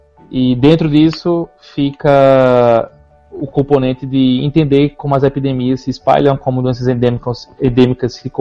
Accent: Caruaru, Pernambuco, Brazil; now in Recife, Brazil; sou de Caruaru, interior de Pernambuco. Tô morando em Recife desde o final de 2009.

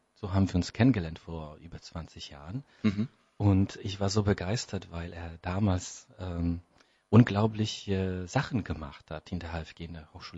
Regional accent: Poland; now in Germany; Ich komme aus Polen, bin schon hier eine Weile, habe ebenfalls in Offenbach studiert und habe dann später in Ludwigsburg an der Filmakademie mein Diplom gemacht

